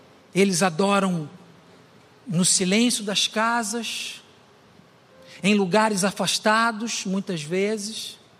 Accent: Rio de Janeiro, Brazil; eu sou do Rio de Janeiro, minha vida inteira eu fui preparado para tal coisa, é fichinha

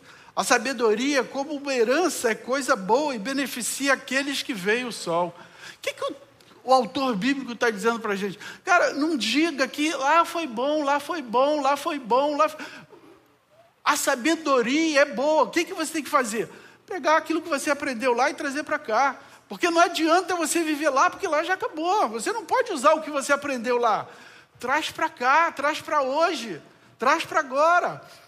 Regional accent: Rio de Janeiro, Brazil; Eu vim do Rio de Janeiro para cá em 2009. Aí passei 2 anos aqui em São Francisco, aí fui para Schroeder. Aí passei 1 ano e meio em Schroeder, fui para Lages. E voltei para cá em julho de 2015.

